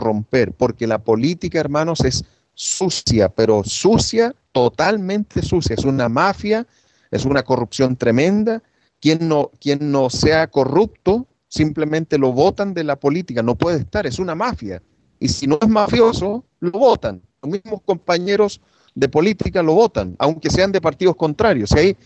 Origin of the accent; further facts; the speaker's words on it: Chile; Yo conozco en Chile, en mi país, tengo personas que incluso años atrás yo apoyé para que llegasen a altos puestos en la política, en mis tiempos de ignorancia, cuando yo era un evangélico pentecostal.